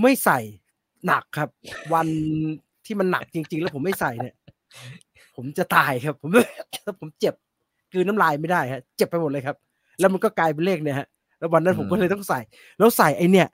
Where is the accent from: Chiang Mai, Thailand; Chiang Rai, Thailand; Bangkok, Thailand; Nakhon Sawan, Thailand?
Chiang Mai, Thailand; ในฐานะผมเป็นคนเชียงใหม่เนี่ยผมรู้สึกว่าไม่ต้องแก้หรอกครับ